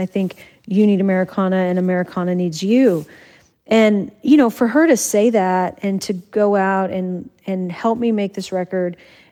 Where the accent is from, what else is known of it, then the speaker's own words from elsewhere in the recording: Morton, Washington, United States; I feel so lucky to grow up where I grew up. I think Morton was about a 1,000-person town.